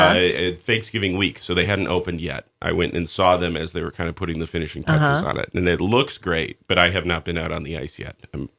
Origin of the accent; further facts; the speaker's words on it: Minnesota, United States; I'm from Minnesota originally.